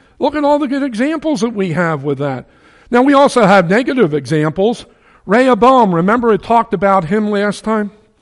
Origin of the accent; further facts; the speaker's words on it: New Jersey, United States; You know, I'm from New Jersey when I say you guys, right? It's yous guys over there.